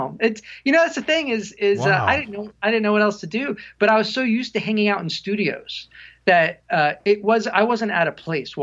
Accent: Woodstock, New York, United States; And I grew up in Woodstock, New York.

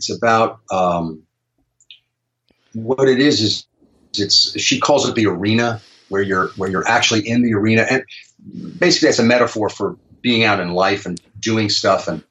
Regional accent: Chicago, Illinois, United States; also born or lived in East Coast; Well, I was born in the East Coast, but I think I call my home. My dad moved to Chicago when I just entered high school. So I went to high school in Chicago.

